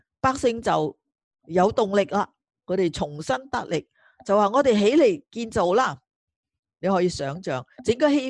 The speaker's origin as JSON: {"language": "Chinese", "country": "Malaysia", "said": "我是马来西亚来的。"}